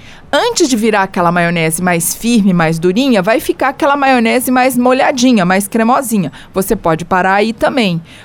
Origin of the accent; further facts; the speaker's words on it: Rio de Janeiro, Brazil; Eu coloco um dentinho de alho, porque eu curto alho, sou carioca.